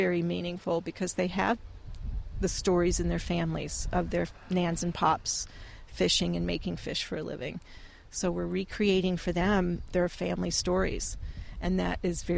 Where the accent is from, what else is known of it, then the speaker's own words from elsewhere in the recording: Newfoundland and Labrador, Canada; when I was growing up in Newfoundland and Labrador, kids were around the wharf.